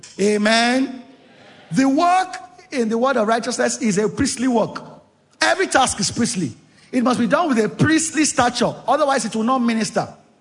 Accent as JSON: {"language": "English", "town": "Ikorodu", "region": "Lagos", "country": "Nigeria", "tie": "born or raised there", "said": "where I grew up, my street where I grew up in Ikorodu, she was attended the church on my street"}